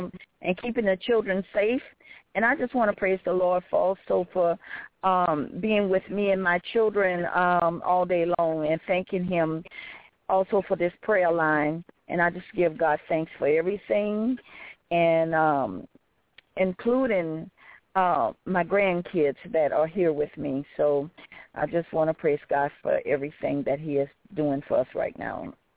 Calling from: Baton Rouge, Louisiana, United States; I'm calling from Baton Rouge, Louisiana

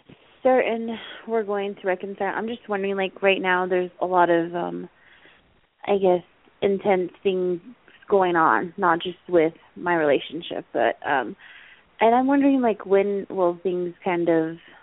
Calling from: Arizona, United States

